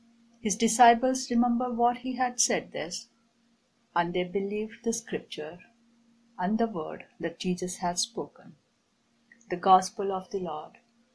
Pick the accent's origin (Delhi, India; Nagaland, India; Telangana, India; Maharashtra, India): Delhi, India